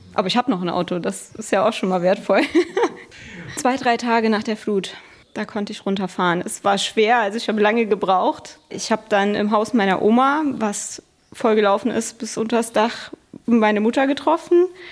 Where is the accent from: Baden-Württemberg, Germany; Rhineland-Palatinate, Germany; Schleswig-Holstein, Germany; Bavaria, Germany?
Rhineland-Palatinate, Germany; Müsch; Ich habe immer gesagt, ich bin in der Welt zu Hause, aber Müsch ist einfach meine Heimat.